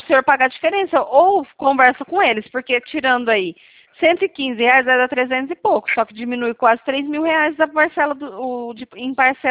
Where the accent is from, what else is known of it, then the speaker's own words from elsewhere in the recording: Presidente Prudente, São Paulo, Brazil; eu sou aqui de Presidente Prudente.